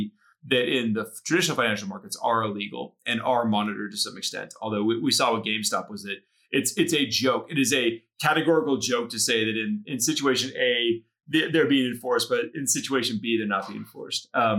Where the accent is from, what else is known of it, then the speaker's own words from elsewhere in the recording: United States; Like as an American, it is so embarrassing